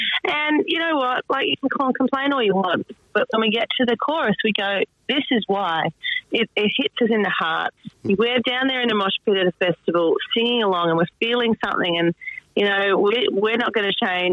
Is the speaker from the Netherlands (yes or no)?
no; Sydney, New South Wales, Australia; And we've got Goulburn, then my hometown Sydney show.